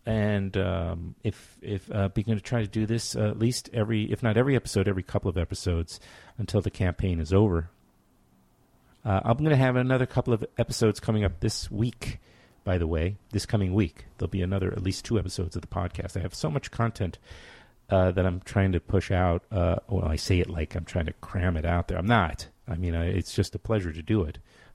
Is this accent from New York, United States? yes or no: yes; Queens, New York, United States; I grew up in Queens.